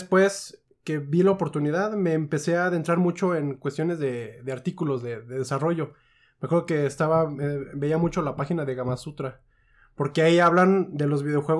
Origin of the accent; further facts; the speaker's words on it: Aguascalientes, Mexico; Ok, bueno, pues yo soy un sujeto de Aguascalientes.